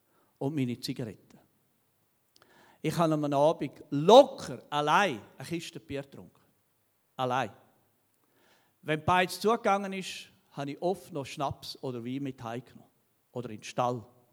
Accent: Obersaxen, Graubünden, Switzerland; Ich komme aus dem Bündner Oberland, Obersachsen.

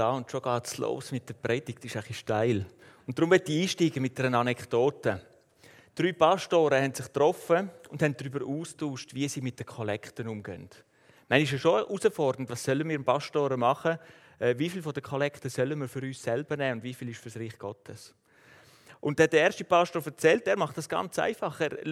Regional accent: Switzerland; Das ist etwas, was man nicht macht als Schweizer.

